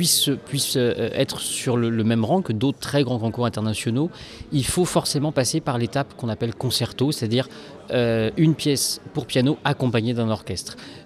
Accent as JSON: {"language": "French", "town": "Tours", "region": "Centre-Val de Loire", "country": "France", "lives_now": "Paris region, France", "said": "moi j'habite sur la région parisienne, je viens de Tours à l'origine, donc pas du tout des Hauts-de-France"}